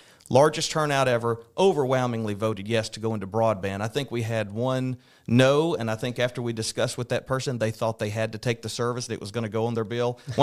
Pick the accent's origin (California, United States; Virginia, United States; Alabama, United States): Alabama, United States; I've always been a Coosa Valley native. I was raised around the Bay Point area, if you know where the Bay Point golf course is.